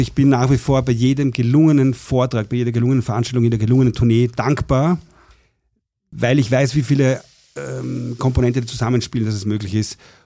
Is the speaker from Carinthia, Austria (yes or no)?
no; Vienna, Austria; now in Southern Burgenland, Austria; Ich komme aus Wien, wohne aber schon seit 17 Jahren im Südburgenland